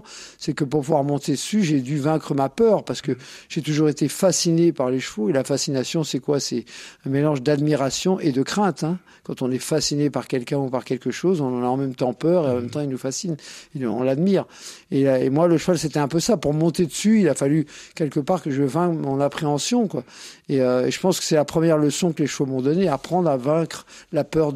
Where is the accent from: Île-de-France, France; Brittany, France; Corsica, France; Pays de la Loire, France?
Île-de-France, France; Courbevoie; born there; je suis né à Courbevoie